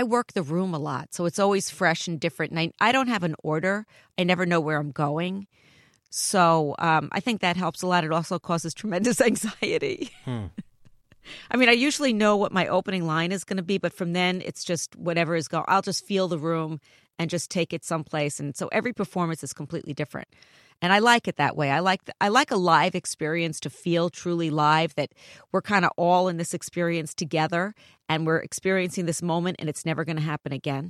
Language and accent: English; New York City, New York, United States; I grew up in the Bronx. You know, my grandmother lived on Jerome Avenue and 161st Street. I have my loyalties.